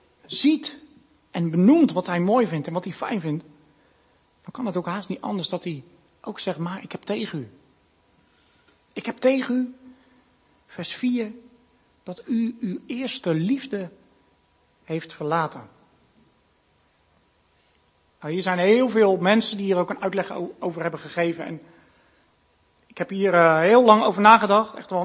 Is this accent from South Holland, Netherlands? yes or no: yes; Rotterdam, South Holland, Netherlands; als Rotterdammer zouden we natuurlijk kunnen zeggen